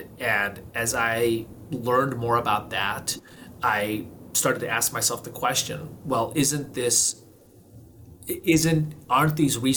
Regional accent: Glen Ellyn, Illinois, United States; I grew up in Glen Ellyn, Illinois, which is a western suburb of Chicago. I came to the United States because my dad was was admitted to the MBA program at Notre Dame University in the 1970s.

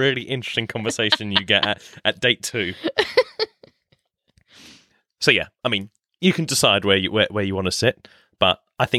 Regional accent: Spain; I grew up in Spain.

